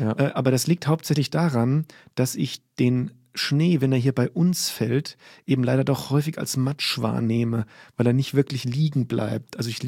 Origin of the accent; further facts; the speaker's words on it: Limburg an der Lahn, Hesse, Germany; Also ich bin ja in Limburg an der Lahn groß geworden, ja, in Limburg an der Lahn.